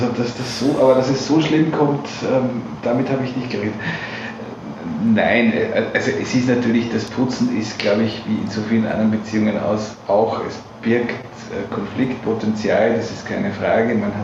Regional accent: Austria; ich bin am Land aufgewachsen in Österreich und ich bin jetzt aber auch nicht in einem besonders konservativen Haushalt aufgewachsen und schon gar nicht bürgerlich. Also ich komme aus sehr kleinen Verhältnissen.

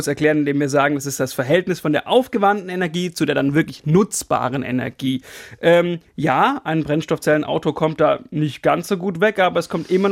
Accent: Baden-Württemberg, Germany; Wo ich herkomme, liebe Grüße auf die Schwäbische Alb, da fährt die Diesellok.

